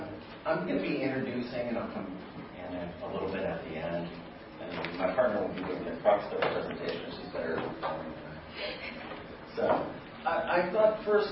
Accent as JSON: {"language": "English", "region": "Hawaii", "country": "United States", "tie": "born or raised there", "said": "I grew up in Hawaii, where the ocean is sacred."}